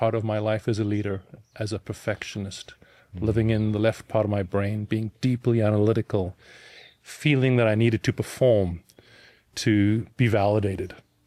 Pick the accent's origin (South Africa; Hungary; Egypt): South Africa; accent: funny accent; It's a byproduct of having grown up in South Africa to an Austrian father and a mother of English descent, and also having worked in multiple places around the world.